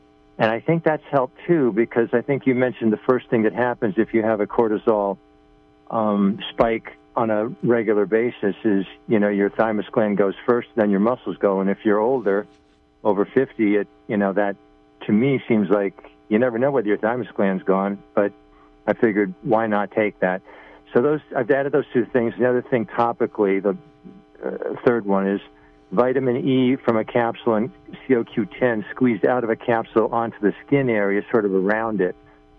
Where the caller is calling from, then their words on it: New York, United States; I'm from New York State.